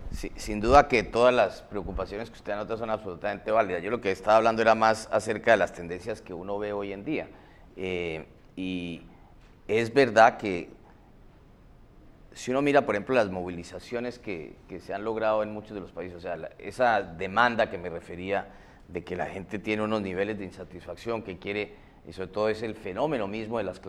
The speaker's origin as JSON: {"language": "Spanish", "country": "Colombia", "said": "Por ejemplo, en Colombia, en mi país"}